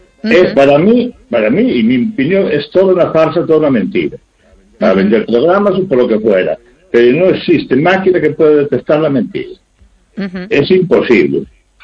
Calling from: Narón, Galicia, Spain; de Narón.

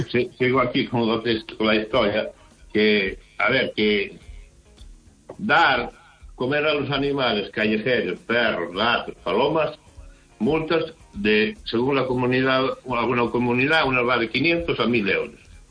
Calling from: Narón, Galicia, Spain; de Narón.

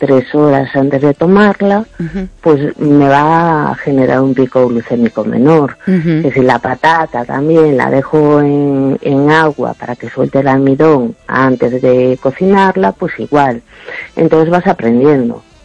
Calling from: A Coruña, Galicia, Spain; de La Coruña.

